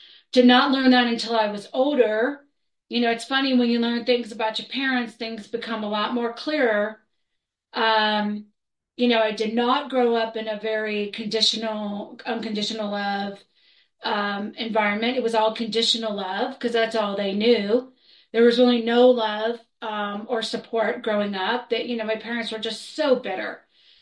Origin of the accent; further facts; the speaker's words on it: Florida, United States; also born or lived in New York; So I come from the East Coast. I was born in New York, but I grew up in Florida